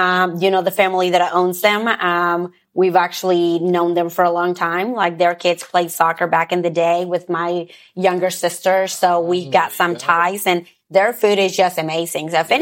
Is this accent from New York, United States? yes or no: no; Rogers, Arkansas, United States; also born or lived in Mexico; I actually was raised here. I grew up in Rogers. I moved here from Mexico in 94, and I've made Rogers my home ever since.